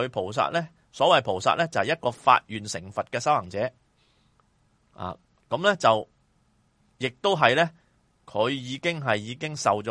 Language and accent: Cantonese; China; 因为我中国人呢就好鬼悭俭